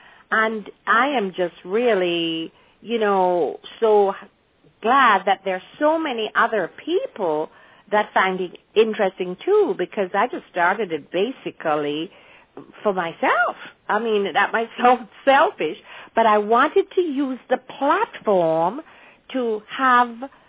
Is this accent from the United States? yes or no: no; Jamaica; the period that I grew up in Jamaica